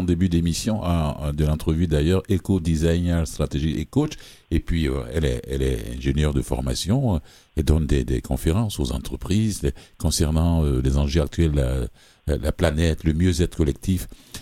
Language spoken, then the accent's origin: French; Montreal, Quebec, Canada; moi je suis de Montréal